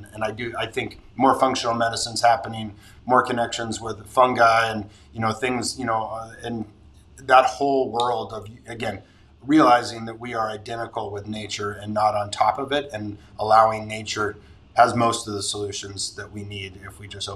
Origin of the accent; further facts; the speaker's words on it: Santa Barbara, California, United States; Yeah. So lucky, Santa Barbara's my hometown, and lucky, I mean, it's a big agricultural community.